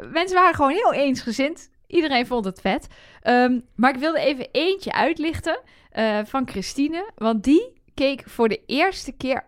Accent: Netherlands; Ik ben een Nederlander.

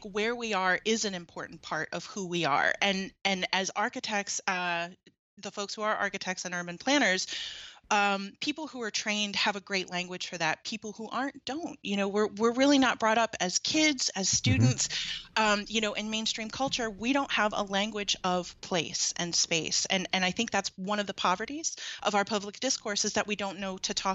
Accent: Atlanta, Georgia, United States; I grew up in Atlanta, in suburban Atlanta.

